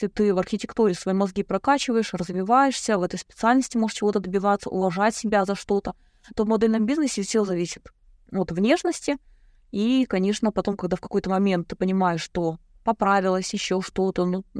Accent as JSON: {"language": "Russian", "country": "Russia", "tie": "born or raised there", "said": "Я родилась на Байкале, и, в принципе, для нас это была некая часть жизни."}